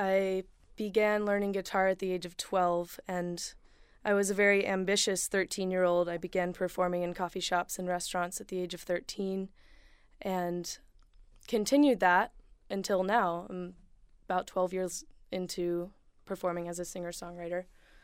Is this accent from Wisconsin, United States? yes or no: no; Blacksburg, Virginia, United States; born there; now in Asheville, United States; And I moved to Asheville from Blacksburg, Virginia, which is where I was born.